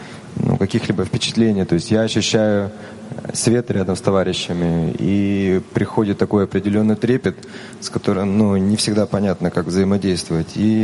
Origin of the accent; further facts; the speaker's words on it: Odesa, Odesa Oblast, Ukraine; я из Одессы.